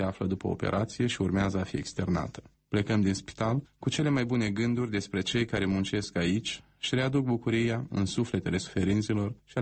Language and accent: Romanian; Pârlița, Ungheni District, Moldova; Vreau să ajung și la Pârlița, Ungenilor, satul meu de baștină, să mă închin la mormântul mamei.